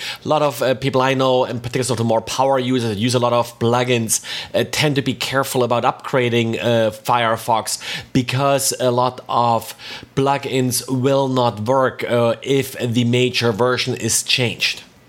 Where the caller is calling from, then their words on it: Jacksonville, Florida, United States; I am recording today from Jacksonville, Florida.